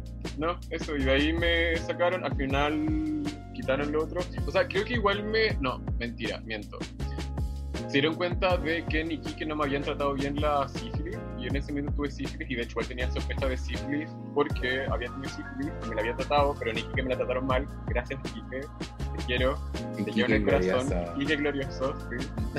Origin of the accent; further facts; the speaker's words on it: Iquique, Tarapacá, Chile; Yo soy de Paltoca, de Iquique, y sé que las cosas en Iquique no se hacen igual que en Santiago.